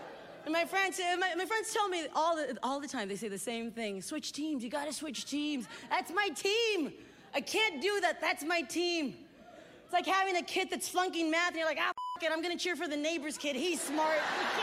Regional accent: Texas, United States; I'm from Texas. I like football, dude.

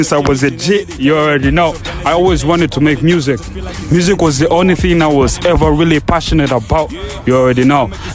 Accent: Zambia; I come from Zambia. That's right, I'm coming from the Z.

